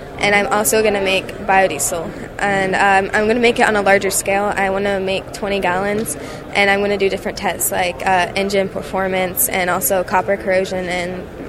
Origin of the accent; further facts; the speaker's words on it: Merritt Island, Florida, United States; I'm from Merritt Island, Florida, and I go to Thomas Jefferson Middle School.